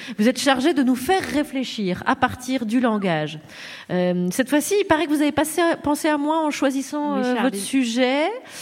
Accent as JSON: {"language": "French", "country": "Belgium", "said": "moi, je suis belge, hein"}